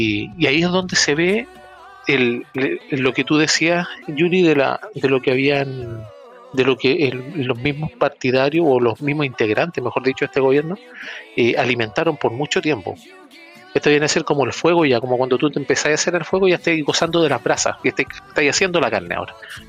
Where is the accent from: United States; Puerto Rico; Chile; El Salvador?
Chile; hablando como chileno, habiendo nacido acá, se dio fuerte